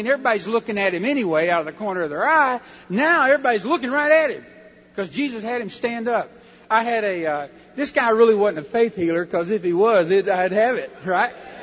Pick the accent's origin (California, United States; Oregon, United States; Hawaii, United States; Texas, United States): Texas, United States; Now I grew up in Texas. And as in all the southern states, we have a custom.